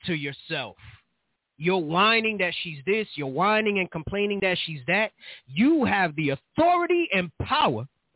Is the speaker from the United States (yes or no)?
yes; New York, United States; I'm from the Bronx. Oh, praise. Right. I'm actually toned down since I've been out here in the Southwest a little bit.